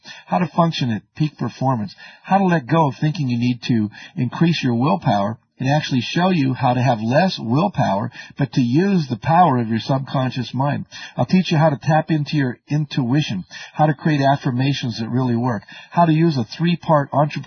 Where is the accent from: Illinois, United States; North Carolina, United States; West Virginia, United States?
West Virginia, United States; I grew up in West Virginia where life wasn't like that, I can tell you.